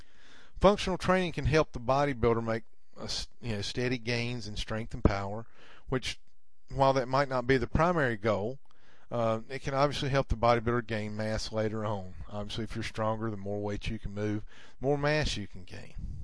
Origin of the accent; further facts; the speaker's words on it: the South, United States; accent: Southern drawl; As you can tell, I'm from the South. I've got a bit of a Southern drawl.